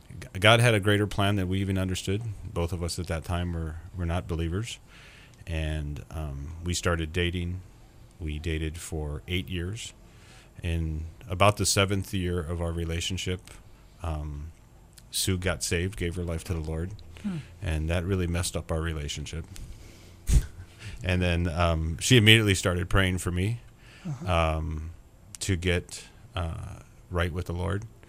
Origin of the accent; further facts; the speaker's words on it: Massillon, Ohio, United States; moved away as an adult; now in Hawaii, United States; I grew up in a rural community outside of a small town in Massillon, Ohio. And I had a fabulous family and grew up in the farm fields of rural Ohio.